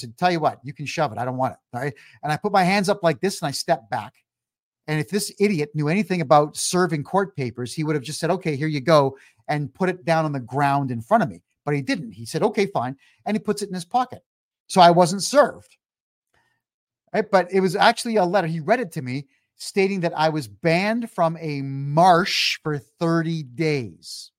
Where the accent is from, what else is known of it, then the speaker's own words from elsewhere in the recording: Mississauga, Ontario, Canada; Now, in my hometown of Mississauga, they've got what's called corporate security.